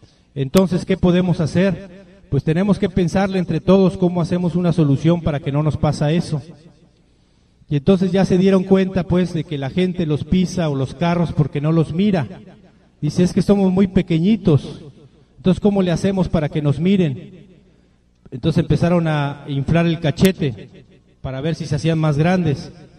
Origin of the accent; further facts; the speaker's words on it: Chiapas, Mexico; Nosotros venimos de Chiapas, que es también parte de México.